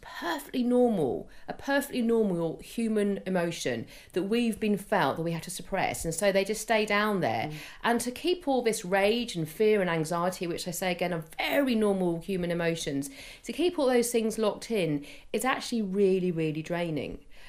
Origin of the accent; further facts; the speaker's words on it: United Kingdom; And we're British, Josephine, and we have a great, you know, we are cynical and we are questioning